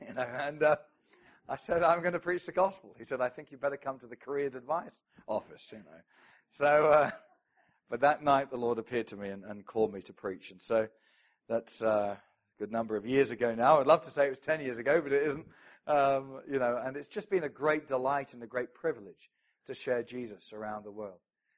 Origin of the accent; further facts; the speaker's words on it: England, United Kingdom; that's a bit of a mouthful, and I come from England